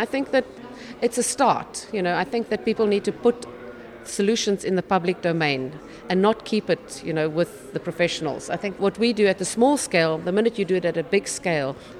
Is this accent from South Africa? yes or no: yes; South Africa; I come from South Africa and I work predominantly in the Western Cape.